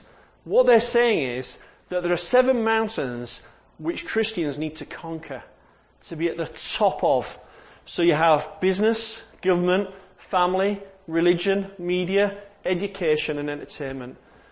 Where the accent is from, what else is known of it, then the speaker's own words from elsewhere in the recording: Bradford, Yorkshire and the Humber, United Kingdom; So I'm from Bradford, so you need to pray for me, obviously